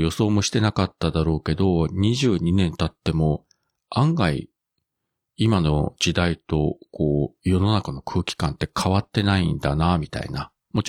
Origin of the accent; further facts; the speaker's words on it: Fukuoka, Japan; 地元の福岡のローカル局で、